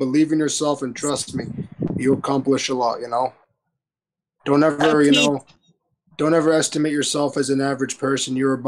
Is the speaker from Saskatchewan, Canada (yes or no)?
no; London, Ontario, Canada; I'm from Canada, from London, Ontario, Canada.